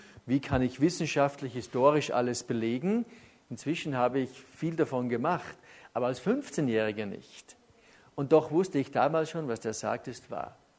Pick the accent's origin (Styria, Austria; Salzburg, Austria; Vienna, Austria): Styria, Austria; Ramsau; ich wohne immer noch im Haus, wo ich geboren bin, in der Ramsau.